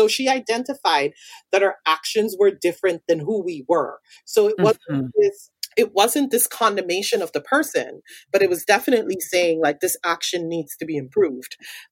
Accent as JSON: {"language": "English", "country": "Guyana", "tie": "born or raised there", "said": "and so growing up in Guyana, there was no such things as nursing homes. So our elderly folks lived with us until they died."}